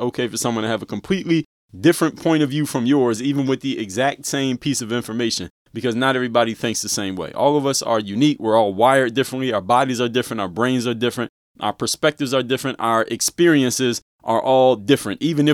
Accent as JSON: {"language": "English", "town": "Philadelphia", "region": "Pennsylvania", "country": "United States", "said": "You know, I'm from Philadelphia."}